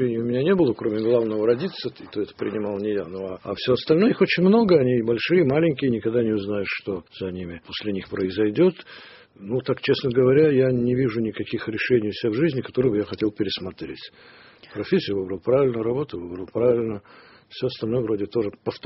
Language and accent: Russian; Saint Petersburg, Russia; Ну, я вырос в Ленинграде, ясно, что маленьким мечтал быть моряком